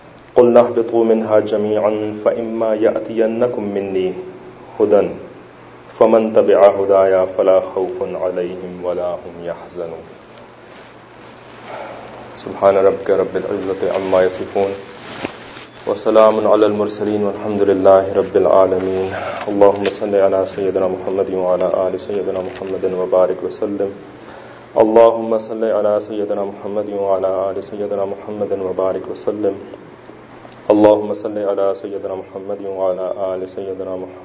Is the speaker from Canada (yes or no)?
no; Pakistan; moved away as an adult; now in United States; I'm originally from Pakistan, but I've been living in the United States since about 1999.